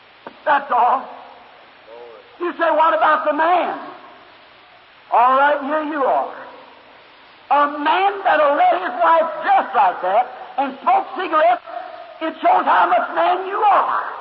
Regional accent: Kentucky, United States; When I was a little boy, I was raised up here in Kentucky. We were very poor.

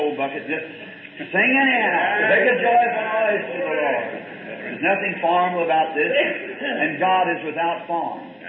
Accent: the South, United States; I'm a Southerner.

